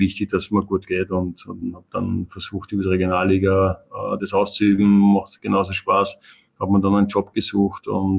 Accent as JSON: {"language": "German", "region": "Upper Austria", "country": "Austria", "moved": "yes", "lives_now": "Vienna, Austria", "said": "Wenn du als Oberösterreicher nach Wien kommst"}